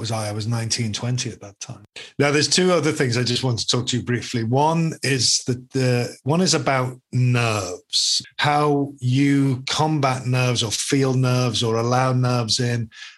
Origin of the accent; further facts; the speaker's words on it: Liverpool, North West England, United Kingdom; I mean, when I came to RADA from Liverpool, I was so locked up.